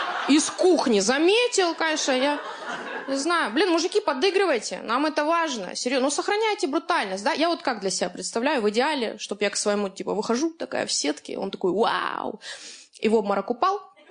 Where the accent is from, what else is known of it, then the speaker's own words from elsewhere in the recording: Rostov-on-Don, Rostov Oblast, Russia; Потому что я вот сама из Ростова, и я привыкла отвечать за свои слова.